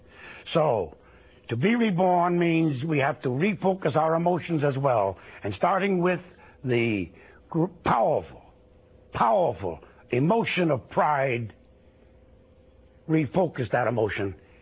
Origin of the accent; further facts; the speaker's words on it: New York, United States; Never apologize for where you came from. I was raised in Hell's Kitchen, New York.